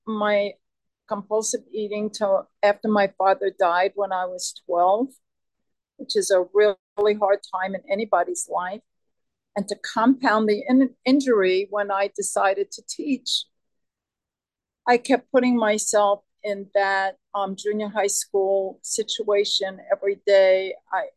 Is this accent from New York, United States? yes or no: yes; New York City, New York, United States; And you could tell within 5 seconds that I'm from New York City, where I was born and raised, and where I still live.